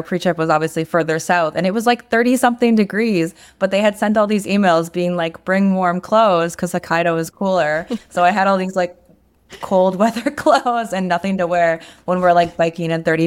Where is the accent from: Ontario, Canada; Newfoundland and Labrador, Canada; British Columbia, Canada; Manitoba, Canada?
Newfoundland and Labrador, Canada; Yeah, so I'm originally from Canada, Newfoundland. It's a big isolated island on the East Coast. I grew up there